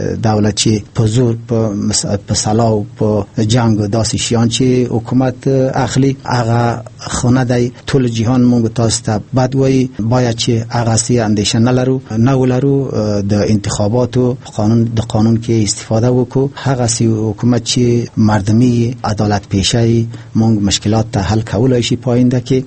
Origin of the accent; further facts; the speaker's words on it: Afghanistan; زه د افغانستان په خاورو کې زیږیدلی یم، په دغه خاورو کې ژوند مې تیر کړی ده